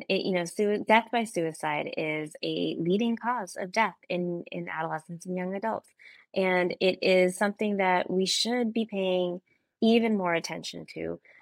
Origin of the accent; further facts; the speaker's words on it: Kansas City, United States; now in New York, United States; I'm from Kansas City, so I'm a fellow Midwesterner.